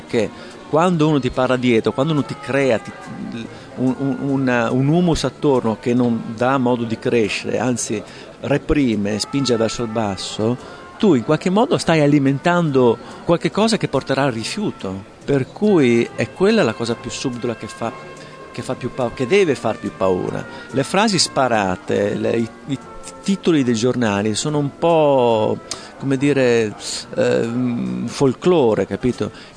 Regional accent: Veneto, Italy; io che sono veneto

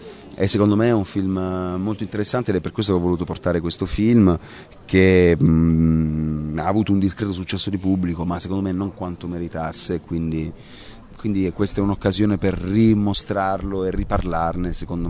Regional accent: Apulia, Italy; io sono pugliese

